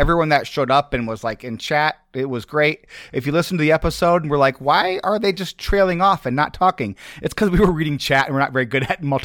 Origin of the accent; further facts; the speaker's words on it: Nebraska, United States; I grew up in Nebraska. I know of all the farms.